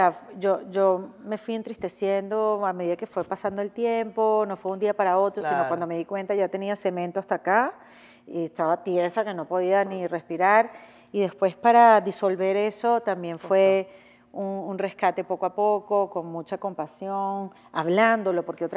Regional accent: Venezuela; now in Miami, United States; para no hablar en tercera persona, yo que vengo de Venezuela

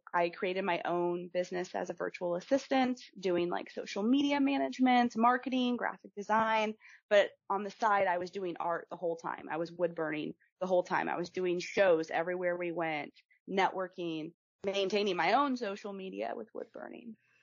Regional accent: Kansas City, Kansas, United States; I am from Kansas, born in Kansas City, Kansas. And I've lived here my whole life, mostly.

